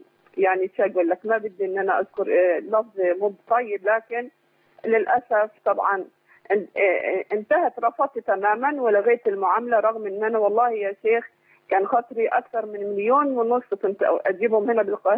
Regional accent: United Arab Emirates; الأول أنا من الإمارات

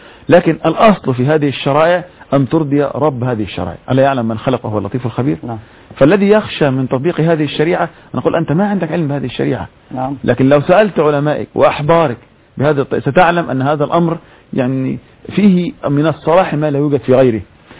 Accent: Egypt; اللي كتب التاريخ عندنا في مصر جورج زيدان صليبي

